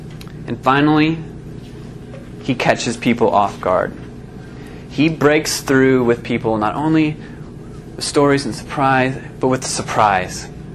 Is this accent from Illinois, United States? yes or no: yes; Illinois, United States; I grew up in Illinois, Northwest Illinois.